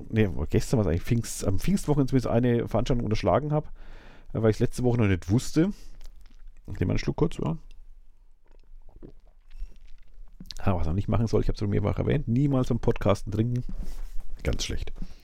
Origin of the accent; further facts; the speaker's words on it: Würzburg, Bavaria, Germany; als Würzburger würde ich mir nicht antun, so mal durch die Innenstadt schlappen